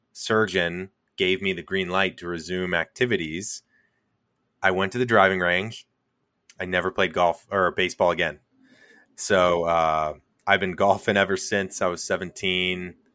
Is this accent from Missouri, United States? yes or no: yes; St. Louis, Missouri, United States; Because I was a big baseball player. I'm from St. Louis. I know you're in Chicago.